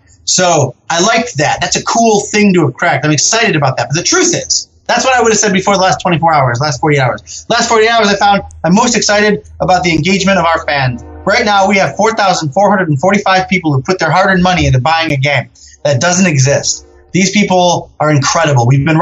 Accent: Detroit, Michigan, United States; I'm from Detroit, so we're like gating it up.

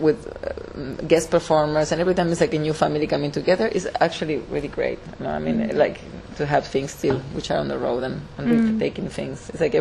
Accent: Argentina; You know, I come from Argentina, you know, there's no big founding for dance

